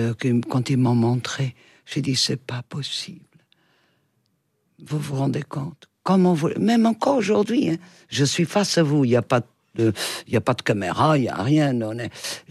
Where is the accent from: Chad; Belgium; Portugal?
Portugal; Lisbon; Et puis en plus, je viens de Lisbonne, alors.